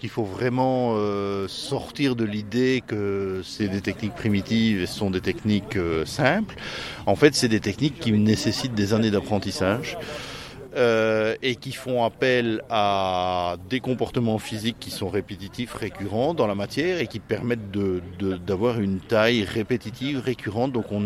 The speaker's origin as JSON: {"language": "French", "country": "Belgium", "said": "Je viens de Belgique."}